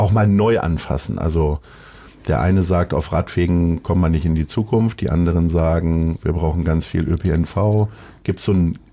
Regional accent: North Rhine-Westphalia, Germany; wo sie Ostwestfalen wahrscheinlich einholt, weil ich komme da auch aus der Gegend sozusagen.

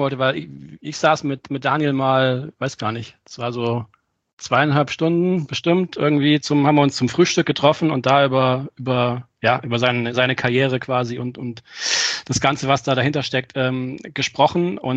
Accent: Friedrichshafen, Baden-Württemberg, Germany; born there; hier bei mir in Friedrichshafen, wo ich geboren bin

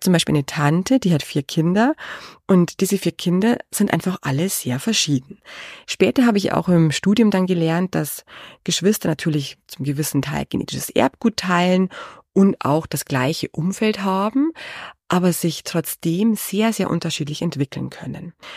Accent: Bavaria, Germany; ich bin im Chiemgau geboren und dort in einer großen Verwandtschaft aufgewachsen.

